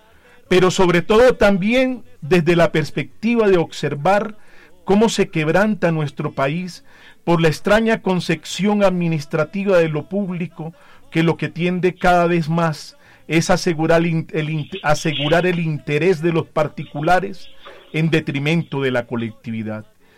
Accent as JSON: {"language": "Spanish", "country": "Colombia", "said": "como colombiano, todos aquí sentimos un gran compromiso con el pueblo llanero"}